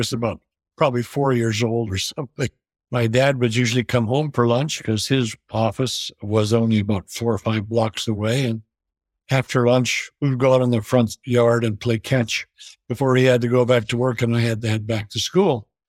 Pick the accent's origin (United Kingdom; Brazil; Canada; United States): Canada; Lethbridge, Alberta; born there; I was born in Lethbridge, Alberta, Canada, November 13th, 1943.